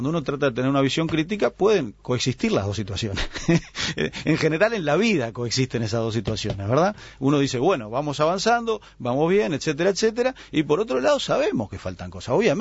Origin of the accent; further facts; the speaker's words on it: Salto, Uruguay; Yo vengo de Salto